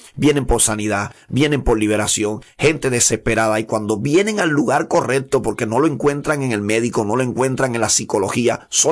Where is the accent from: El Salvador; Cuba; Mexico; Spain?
Cuba; es una vergüenza tener que hablar acerca de estas cosas que suceden en mi nación, porque yo soy cubano.